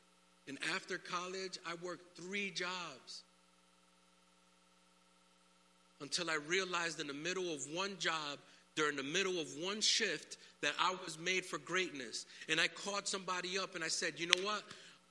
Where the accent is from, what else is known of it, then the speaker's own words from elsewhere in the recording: Connecticut, United States; Said, no way, I'm from Connecticut.